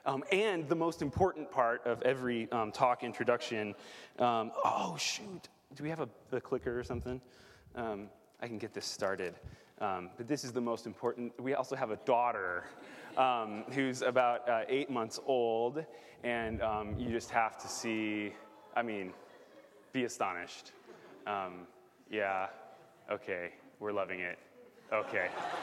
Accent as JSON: {"language": "English", "town": "Chicago", "region": "Illinois", "country": "United States", "tie": "born or raised there", "said": "I grew up in Chicago, which in the era of Michael Jordan, which makes me a lifelong Bulls fan."}